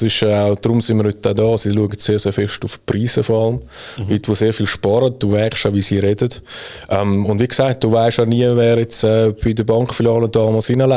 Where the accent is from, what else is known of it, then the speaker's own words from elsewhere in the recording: Zurich, Switzerland; Ich bin in Zürich aufgewachsen und geboren auch. Bin da auch in die Schule gegangen